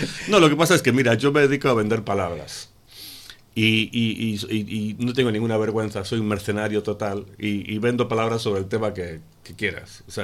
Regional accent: Buenos Aires, Argentina; yo me crié en Buenos Aires. Mi padre era escocés del Celtic

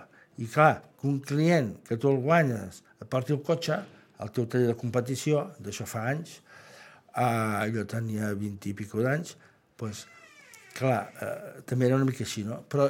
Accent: Terrassa, Catalonia, Spain; perquè jo soc fill de Terrassa també

